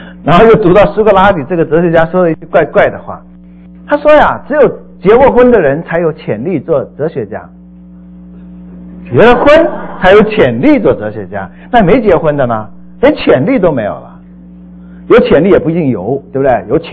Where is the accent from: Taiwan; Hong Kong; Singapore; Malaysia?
Taiwan; born there; 我是从台湾出生的，台湾的